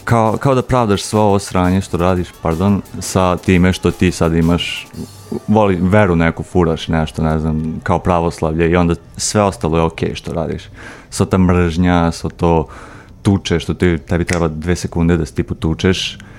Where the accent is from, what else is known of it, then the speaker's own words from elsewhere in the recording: Serbia; ok, ja sam Srbin